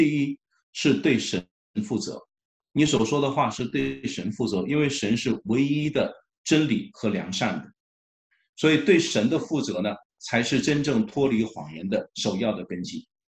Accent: China; 实际上我们中国人有一句话叫做没做亏心事不怕鬼叫门

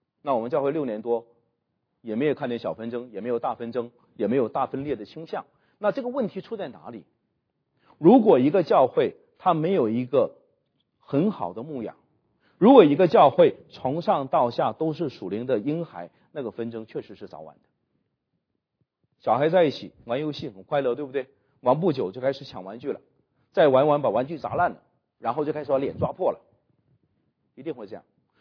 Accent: North China, China; 我是北方人的哈，我们的过去呢有一个童谣叫做拉大锯扯大锯，老家门口唱大戏

